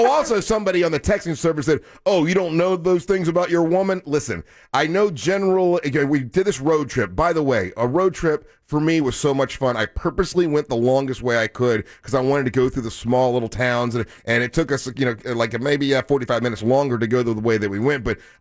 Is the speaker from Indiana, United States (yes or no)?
no; Orlando, Florida, United States; I'm from Orlando, Florida. I'm used to hot.